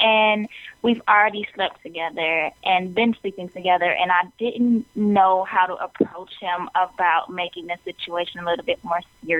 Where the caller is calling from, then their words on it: New York, United States; from New York.